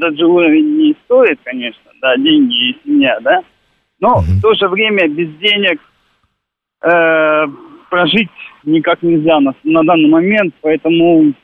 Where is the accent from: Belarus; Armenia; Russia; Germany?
Russia; Petrozavodsk, Republic of Karelia; moved away as an adult; now in Moscow, Russia; Я не москвич, не из Подмосковья. Приехал 8 лет назад из такого славного республики Карелия, город Петрозаводск.